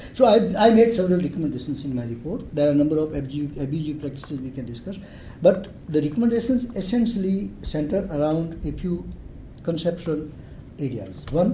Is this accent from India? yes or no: yes; India; And I must also share with you my experience as an Indian. In India, today, there is still, unfortunately, what we call the privatization, capitation fee or development fee they call.